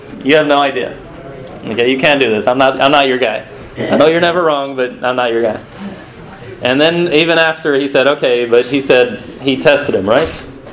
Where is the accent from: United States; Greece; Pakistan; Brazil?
Brazil; Paraná; we came from London, from Paraná, which is the state where I was born.